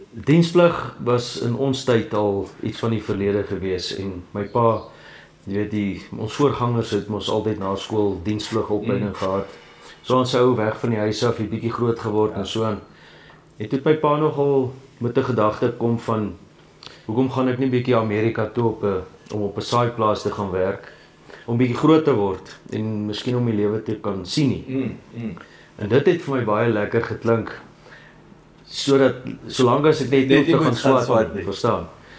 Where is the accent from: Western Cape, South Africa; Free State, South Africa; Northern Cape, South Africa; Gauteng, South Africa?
Free State, South Africa; Arlington; ek is in hier in Arlington gebore, 1979, en ek het maar op die plaas groot geword, so ek is maar van kleins af, een gebore boerseun